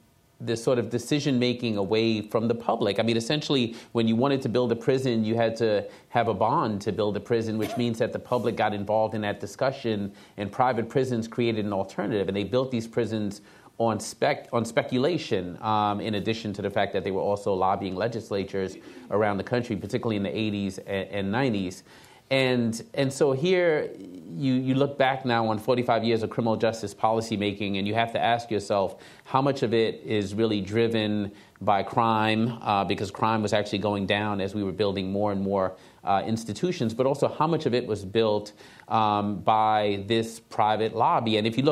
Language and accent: English; Brooklyn, New York, United States; than any community I grew up in as a young person of color growing up in Brooklyn, New York.